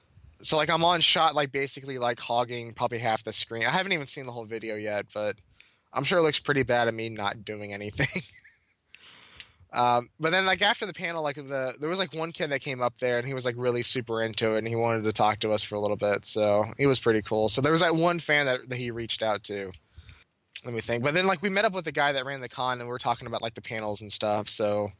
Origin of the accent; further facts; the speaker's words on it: Southern United States, United States; Yeah, she's from the Midwest. I'm from the South.